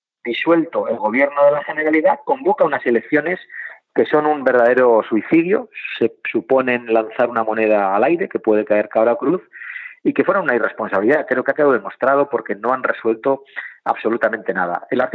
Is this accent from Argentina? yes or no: no; Basque Country, Spain; eso lo hemos vivido en mi tierra, en el País Vasco.